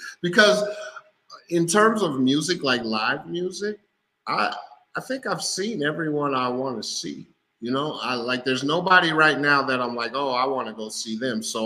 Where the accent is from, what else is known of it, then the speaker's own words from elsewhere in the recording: Kansas, United States; I'm from Kansas and you know, Midwest, you know, we're very nice and you know, in comparison to being in Manhattan, getting off the train